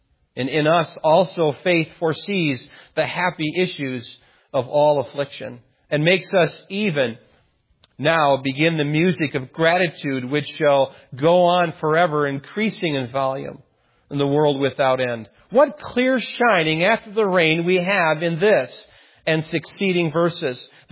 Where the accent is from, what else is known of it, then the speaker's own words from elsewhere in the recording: United States; we've been born and raised in America